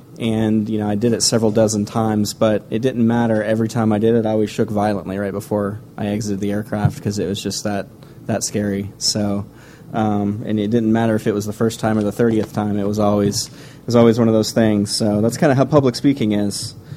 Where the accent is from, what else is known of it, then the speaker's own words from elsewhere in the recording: Texas, United States; my dad being from Dallas and being a Texan myself.